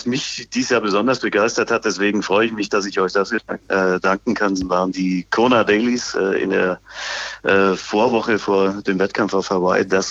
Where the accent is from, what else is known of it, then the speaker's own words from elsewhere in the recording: Bavaria, Germany; born there; ich bin gebürtiger Bayer